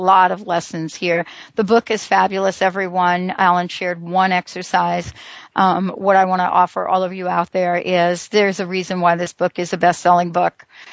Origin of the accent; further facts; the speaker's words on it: New York, United States; I'm from New York. You're from New York.